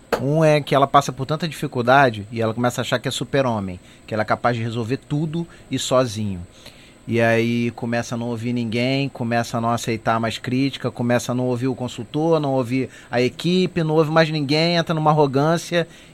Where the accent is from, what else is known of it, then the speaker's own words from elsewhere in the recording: Brazil; Agora, cara, eu sou brasileiro, não desisto nunca, eu gosto muito do Brasil, já tive a oportunidade de ir embora e não fui.